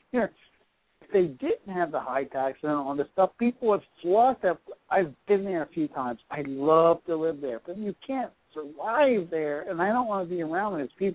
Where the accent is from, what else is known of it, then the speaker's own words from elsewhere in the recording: Maryland, United States; Listen, I'm from Maryland. If you know anything about Maryland, we're right up your butt.